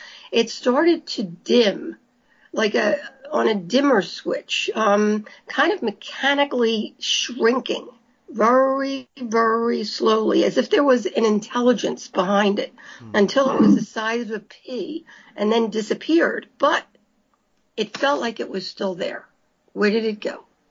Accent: Philadelphia, Pennsylvania, United States; We're both from Philadelphia, Pennsylvania.

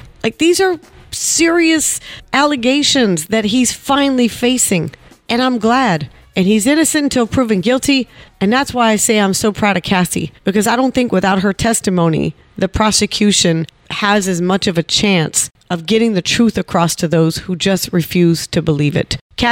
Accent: the South, United States; Look, I'm from the South, so buttermilk biscuits, I know the difference between a good biscuit and a bad biscuit.

